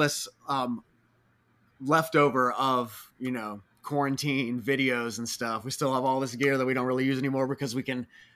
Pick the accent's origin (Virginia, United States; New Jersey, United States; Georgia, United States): Virginia, United States; Roanoke; Me and Charlie, we've known each other since we were 15, since we were kids. We grew up in Roanoke, Virginia.